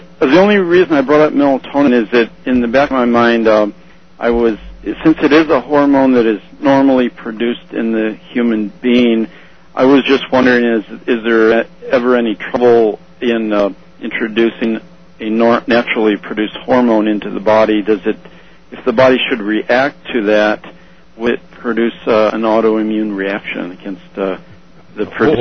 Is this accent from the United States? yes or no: yes; Spokane, Washington, United States; I'm from Spokane.